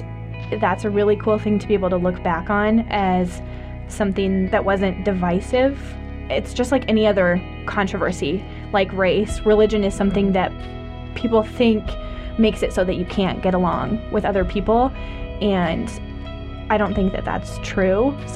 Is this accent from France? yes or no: yes; France; I grew up in France, so I grew up Christian. I still consider myself Christian. I go to church frequently. I grew up with a lot of religious diversity, actually, because France has a huge Muslim population